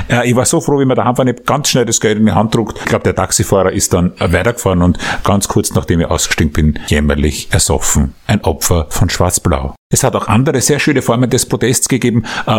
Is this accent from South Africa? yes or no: no; Austria; Man hat sich als Österreicherin gefreut, wenn die Deutschen verlieren.